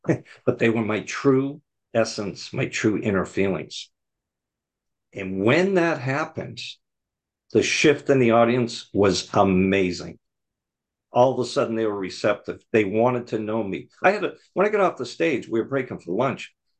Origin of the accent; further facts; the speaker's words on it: Boston, Massachusetts, United States; I grew up in Boston, okay?